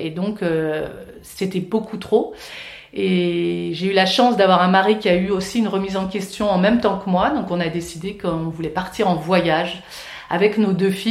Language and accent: French; Lyon, Auvergne-Rhône-Alpes, France; moi je suis lyonnaise voilà, de naissance. J'ai vécu à Lyon du coup jusqu'à mes 38 ans.